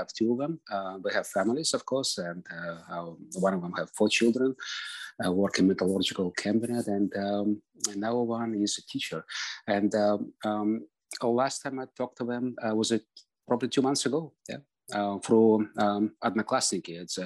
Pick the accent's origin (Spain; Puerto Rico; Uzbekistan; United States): Uzbekistan; I'm from Uzbekistan. It's a very different part of former Soviet Union. Of course, like pretty much all of us, Russian speaking community, Jewish community, we have friends, we have relatives in Ukraine.